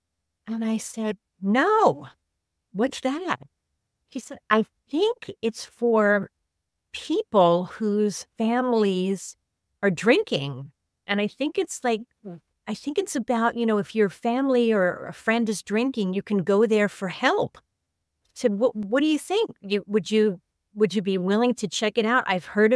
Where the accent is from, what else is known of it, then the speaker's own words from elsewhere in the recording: Newark, New Jersey, United States; I grew up in Newark, New Jersey. I spent the first 11 years of my life in Newark, New Jersey.